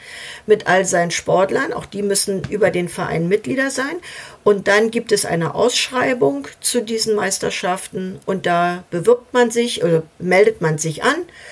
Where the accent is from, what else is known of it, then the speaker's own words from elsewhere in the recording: Schwerin, Mecklenburg-Vorpommern, Germany; weil ich in Schwerin, in meiner Heimatstadt, mithelfen sollte